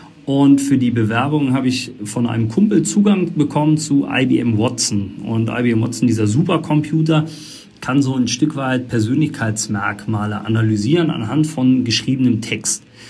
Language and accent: German; Eisenschmitt, Rhineland-Palatinate, Germany; ich komme aus der Eifel, Eisenschmidt, der Ort, ich versuche den auch immer zu promoten, der so kleinen 250 Einwohner